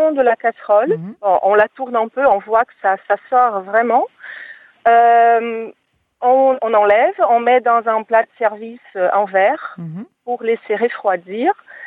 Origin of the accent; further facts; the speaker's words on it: Brazil; French is a second language; mais je suis brésilienne